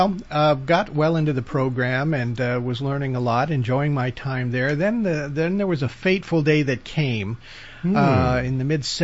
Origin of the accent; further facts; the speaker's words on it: Los Angeles, California, United States; I have been born and bred in Los Angeles, California, and I kind of was raised on the mother's milk of television.